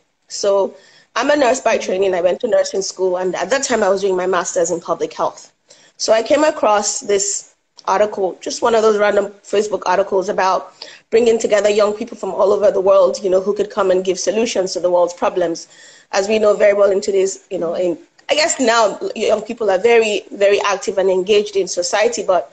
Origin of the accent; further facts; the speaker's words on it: Nigeria; moved away as an adult; I'm Nigerian, born and raised, and I came here to go to college.